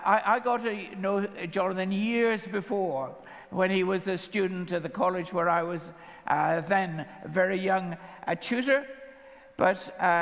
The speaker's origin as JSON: {"language": "English", "country": "Ireland", "said": "Secondly, I'm Irish."}